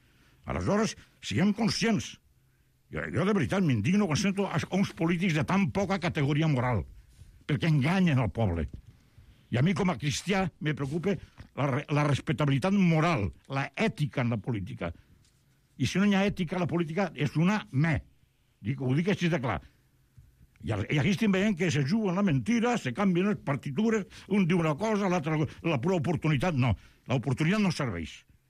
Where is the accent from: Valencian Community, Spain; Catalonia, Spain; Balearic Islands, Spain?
Catalonia, Spain; Jo sóc català